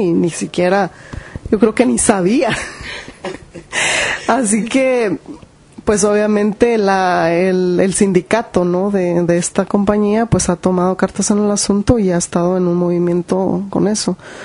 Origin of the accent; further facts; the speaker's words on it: Mexico; now in Chicago, United States; como comunidades mexicanas en Chicago